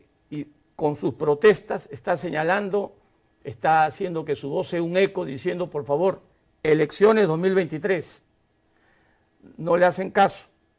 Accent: Peru; como buenos peruanos, un proceso electoral limpio.

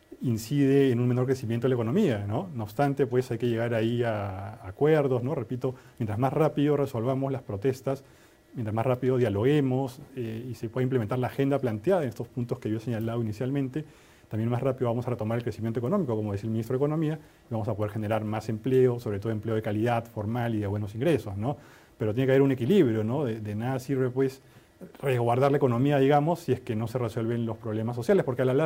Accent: Arequipa, Peru; Yo soy de Arequipa y por supuesto que me considero peruano, ¿no?

